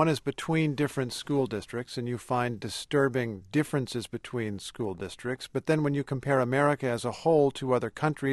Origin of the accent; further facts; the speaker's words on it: Indiana, United States; When I was growing up in Indiana, a national commission put out a report on education.